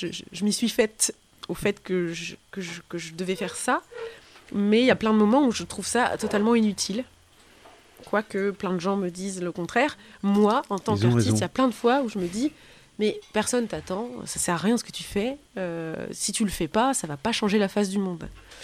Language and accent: French; Hauts-de-France, France; born there; je suis née dans le Nord, mais je suis née dans le Nord de deux parents d'horizons différents.